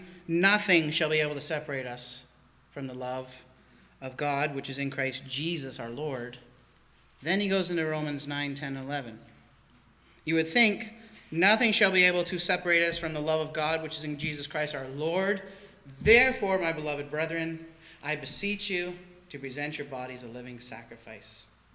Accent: Canada; I've had advantages and privileges in life because I'm Canadian.

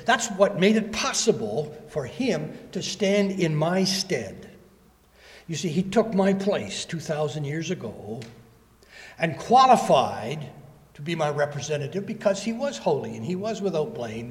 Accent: Canada; In Canada, being a Canadian, the monarchy is still pretty precious to us.

